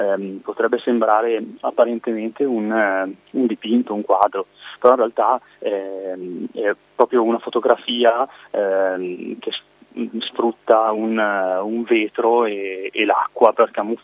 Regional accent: Lombardy, Italy; E poi abbiamo delle date a febbraio dalle nostre parti, in provincia di Bergamo

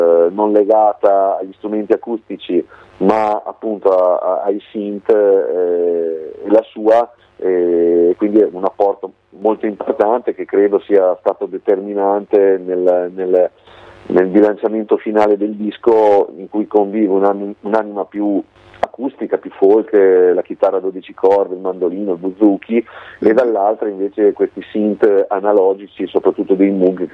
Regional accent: Emilia-Romagna, Italy; una band delle mie parti qui tra Reggio e Sassuolo

